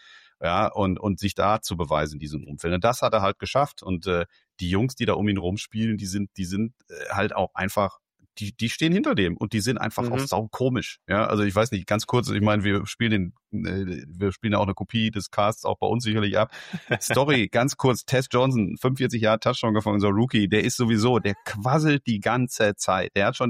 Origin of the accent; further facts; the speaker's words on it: Germany; da sind wir als Deutsche ja immer sehr, sehr kritisch